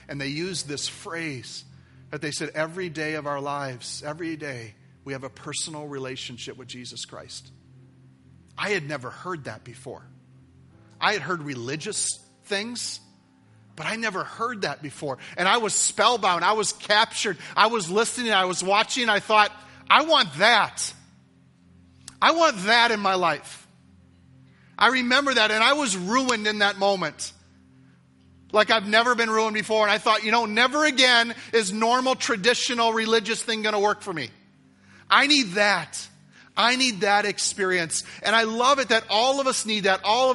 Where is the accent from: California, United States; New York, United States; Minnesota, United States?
Minnesota, United States; I was raised here in Minnesota. Grew up here and in a family, large Italian family, and we went to a religious traditional church most weekends because our parents made us go.